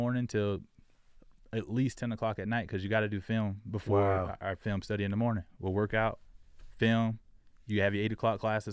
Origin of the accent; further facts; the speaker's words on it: Florida, United States; also born or lived in South Dakota; I grew up in Florida, went to school in South Dakota.